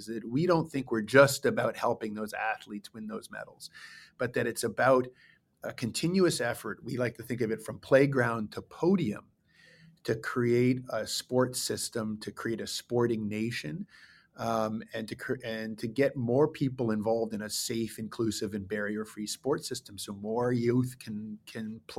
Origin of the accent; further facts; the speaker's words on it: Ottawa, Ontario, Canada; For I grew up in Ottawa, a boy in Ottawa who loved sport